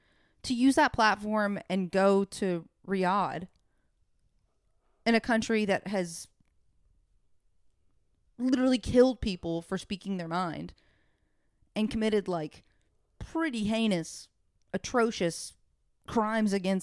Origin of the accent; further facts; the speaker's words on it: United States; No, as an American, that's kind of like the tricky part of it, right?